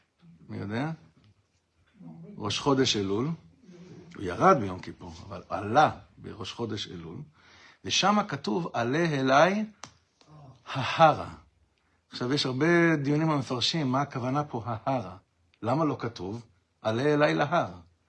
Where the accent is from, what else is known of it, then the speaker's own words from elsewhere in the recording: Ra'anana, Central District, Israel; אני גדלתי ברעננה, אבל שם זה לא מסתדר.